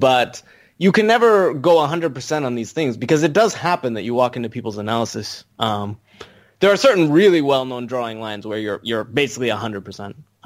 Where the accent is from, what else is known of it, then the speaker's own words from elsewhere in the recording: New Hampshire, United States; moved away as an adult; So my journey was basically I grew up in New Hampshire, where I was for about – I probably should have looked at this before I got interviewed. But I was about 20 or so, 19, when I went to California.